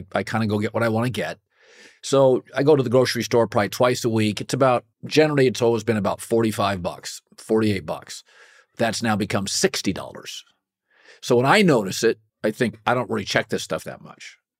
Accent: Westport, Washington, United States; I grew up in Westport, Washington, which was along with Waukegan, Illinois. We used to battle as small towns for salmon capital of the world.

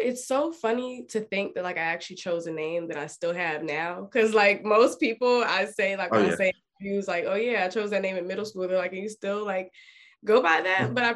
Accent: Richmond, Virginia, United States; I'm from Richmond, Virginia, born and raised here.

